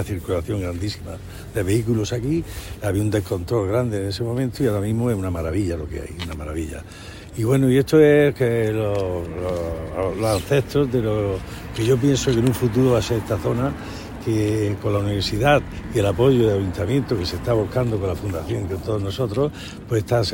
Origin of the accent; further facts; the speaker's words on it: Cartagena, Region of Murcia, Spain; puso con su confianza el amor a Cartagena, que somos cartageneros de pro